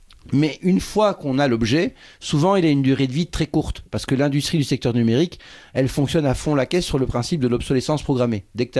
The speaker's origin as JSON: {"language": "French", "country": "Belgium", "said": "Je viens de Belgique, donc j'ai fait la route en train pour venir ici au Festif."}